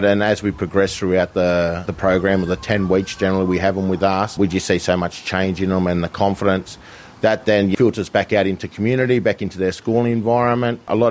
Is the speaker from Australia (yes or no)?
yes; New South Wales, Australia; I'm a Wiradjuri man. Got ties to Western New South Wales, but I was born and raised in Wabunja country down there on the south coast of New South Wales.